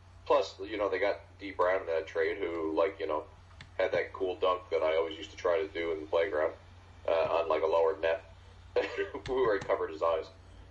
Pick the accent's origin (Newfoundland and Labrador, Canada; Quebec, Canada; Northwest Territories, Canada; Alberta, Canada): Newfoundland and Labrador, Canada; I grew up in Newfoundland where it's an hour and a half time difference